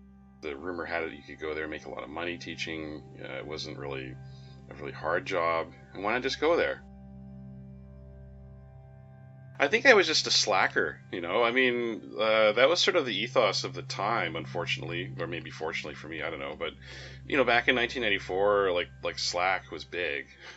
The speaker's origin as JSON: {"language": "English", "region": "West Coast", "country": "Canada", "tie": "born or raised there", "said": "Yeah, I grew up in Canada on the West Coast"}